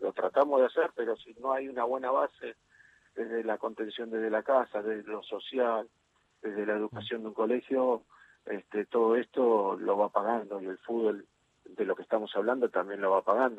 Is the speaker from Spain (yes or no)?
no; Argentina; como bien argentino y futbolero